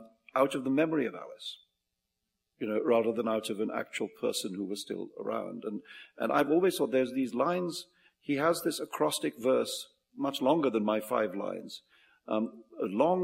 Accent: India; I always thought that it was a great good fortune for me to grow up as an Indian child surrounded by the storehouse of story that surrounds you, engulfs you, as an Indian child

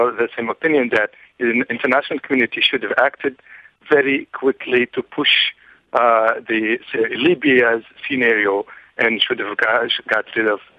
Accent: Mauritania; I'm actually from Mauritania, and we are dealing with Al-Qaeda now.

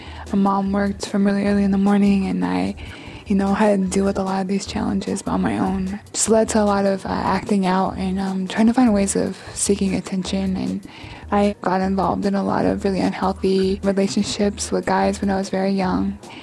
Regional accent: San Jose, California, United States; now in Pacifica, United States; I grew up in Eastside San Jose, around a lot of folks who are gang affiliated

